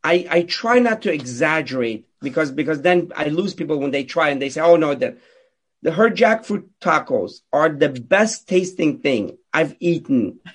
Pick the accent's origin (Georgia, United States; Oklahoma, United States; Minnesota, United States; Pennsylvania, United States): Pennsylvania, United States; Pittsburgh; So I grew up in Pittsburgh. I played all the sports, soccer, tennis, football, you name it.